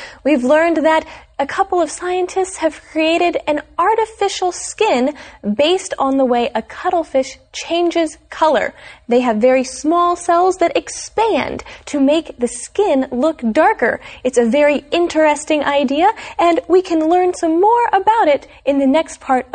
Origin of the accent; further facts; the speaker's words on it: West Virginia, United States; growing up in West Virginia, I have worn camouflage.